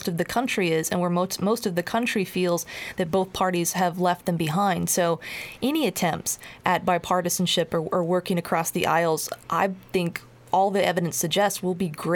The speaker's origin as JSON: {"language": "English", "region": "Florida", "country": "United States", "said": "Well, so in the state of Florida, my home state, we had a Republican win the governorship"}